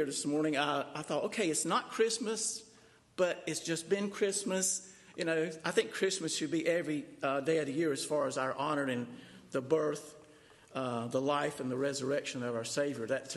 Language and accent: English; Thomasville, United States; I grew up in Thomasville on the south side of the tracks. We used to call it the South Side. We even have a church over there that's called South Side. So we called ourselves the South Side Boys. All I remember is we was pretty poor.